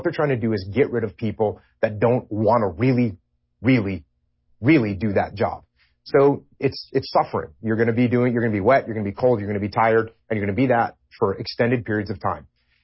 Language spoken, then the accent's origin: English; United States; as an American, I don't like the idea of mandating that people do something that they don't want to do.